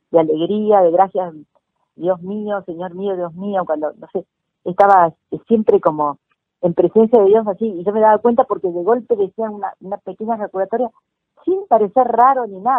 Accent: Corning, New York, United States; born there; Tuvo un año en Estados Unidos en una fábrica de vidrio donde yo nací, en Corning

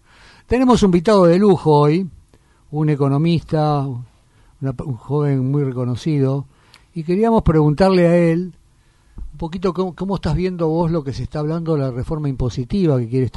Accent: Argentina; Soy argentino. Quiero que le gane a los brasileños.

